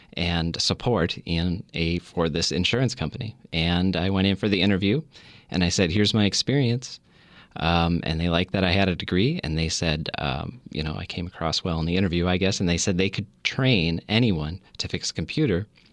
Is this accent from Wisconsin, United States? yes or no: yes; Green Bay, Wisconsin, United States; I grew up in Green Bay, Wisconsin. And I went back to Green Bay, and I ended up getting hired.